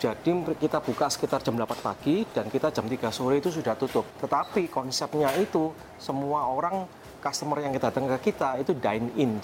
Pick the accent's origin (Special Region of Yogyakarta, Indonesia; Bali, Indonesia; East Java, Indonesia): East Java, Indonesia; Surabaya; now in Philadelphia, United States; saya tinggal di Philadelphia, Amerika. Saya berasal asli dari Surabaya.